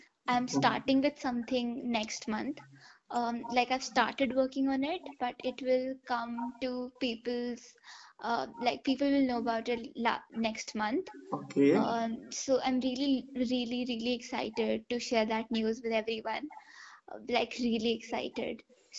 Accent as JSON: {"language": "English", "town": "Jaipur", "region": "Rajasthan", "country": "India", "tie": "born or raised there", "also_born_or_lived": "Mumbai", "said": "transition, because the life in Bombay is very different from the life we have in Jaipur"}